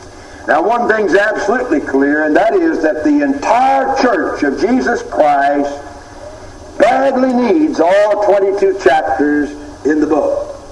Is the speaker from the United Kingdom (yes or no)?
no; Tennessee, United States; But I went cruising with a police car back in my hometown in Tennessee a few years ago